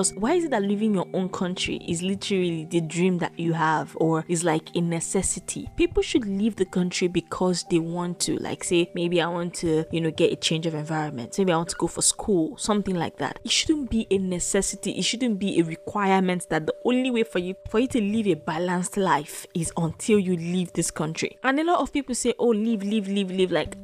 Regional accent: Nigeria; I'm a Nigerian living in Nigeria.

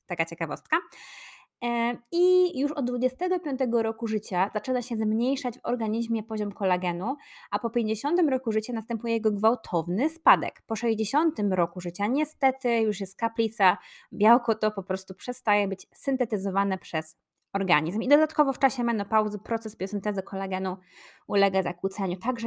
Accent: Poznań, Greater Poland Voivodeship, Poland; Ja się wychowałam na ratajskim osiedlu w Poznaniu i tam można spotkać dużo takich ludzi, którzy mają hobby stania pod sklepem i spożywania trunków różnego rodzaju.

